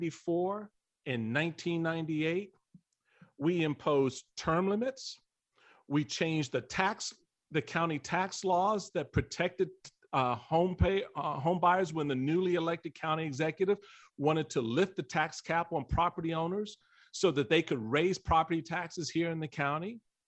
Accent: Washington, District of Columbia, United States; I grew up in Washington, D.C., all right, Chocolate City, right?

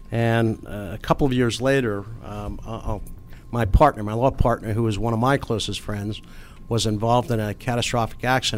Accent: Philadelphia, Pennsylvania, United States; I'm originally from 2nd and Cheltenham, a row house in Philadelphia. Grew up on the streets of Philadelphia.

